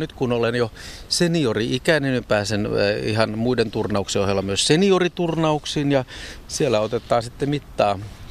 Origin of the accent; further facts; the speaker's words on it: Sauvo, Southwest Finland, Finland; born there; No melkein saaristosta, että mä oon syntynyt Sauvossa, joka on jo niin kuin oikeastaan saaristokuntia siinä Suomenlahti sitä ympäröityä Turussa päin.